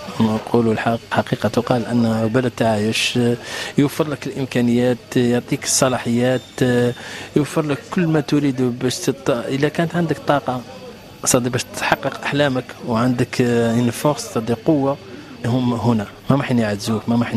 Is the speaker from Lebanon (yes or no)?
no; Algeria; now in France; من الجزائر، دخلت عندي 10 سنوات في فرنسا، ثم بدأت حكايتي مع الجزائر